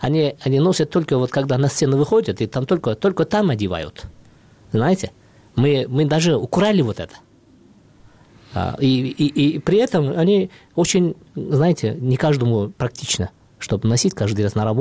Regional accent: Kyrgyzstan; Это вы мне говорите? Я кыргыз, ага.

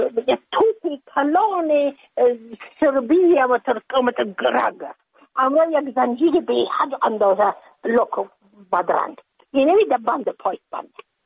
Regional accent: Afghanistan; moved away as an adult; now in United States; من که از افغانستان بقیه آمدم بله. من اون سال بودم 28 ساله

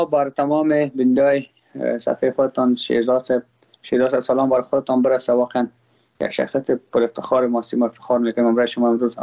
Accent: Afghanistan; ما افغان هستم.

